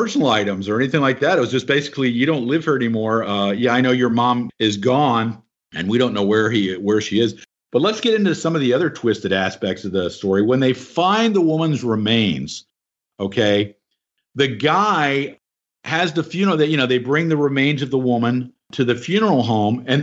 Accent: Cumming, Georgia, United States; So much troubling about here in my hometown. I felt like going, thanks a lot, because now people have an idea of what Cumming, Georgia is like.

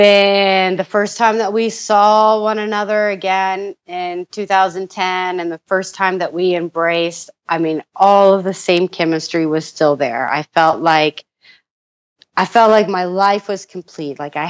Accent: Indiana, United States; That, you know, we're both from Indiana, and so Deer Creek was our, you know, our home show.

